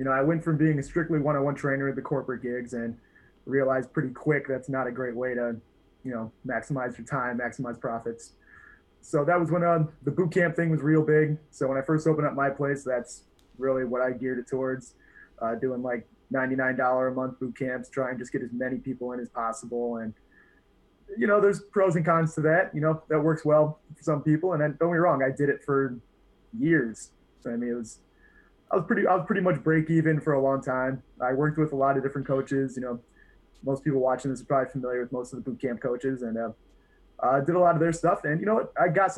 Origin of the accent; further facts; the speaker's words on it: Sycamore, Illinois, United States; So I'm from Sycamore, Illinois. I'm sure nobody's ever heard of it. It's about an hour northwest of Chicago, tiny little farm town.